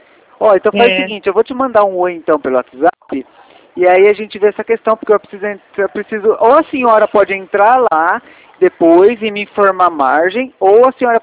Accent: Rio Claro, São Paulo, Brazil; Eu sou de Rio Claro, São Paulo.

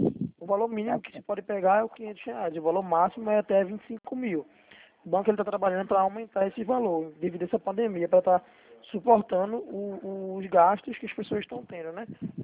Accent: Recife, Pernambuco, Brazil; A gente é daqui de Recife, Pernambuco.

